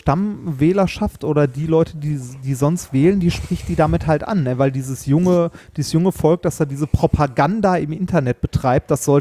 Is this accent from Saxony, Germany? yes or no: no; North Rhine-Westphalia, Germany; wir kommen ja beide aus dem Ruhrpott